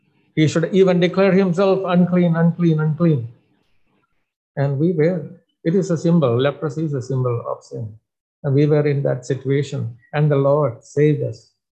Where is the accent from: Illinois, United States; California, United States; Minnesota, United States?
Minnesota, United States; I come from Minnesota.